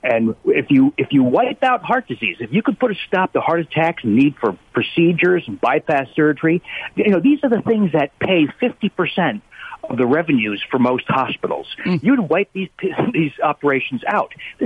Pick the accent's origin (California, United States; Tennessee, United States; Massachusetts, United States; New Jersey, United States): New Jersey, United States; I grew up in New Jersey, not too far from you.